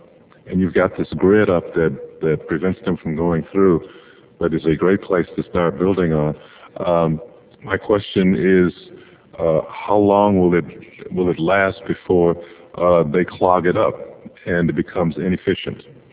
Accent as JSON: {"language": "English", "town": "San Francisco", "region": "California", "country": "United States", "said": "I'm from the Bayview Hunters Point area."}